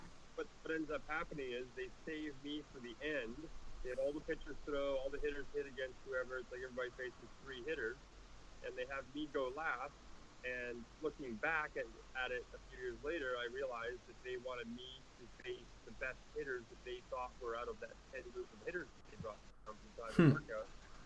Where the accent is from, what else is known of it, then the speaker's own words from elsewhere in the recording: Canada; being Canadian.